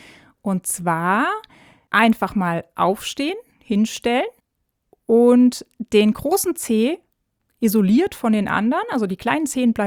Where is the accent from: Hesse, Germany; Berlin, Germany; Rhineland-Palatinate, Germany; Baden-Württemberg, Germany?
Rhineland-Palatinate, Germany; Schweich; now in Trier, Germany; Eigentlich aus Schweich, also Schweich, Riol, da unten.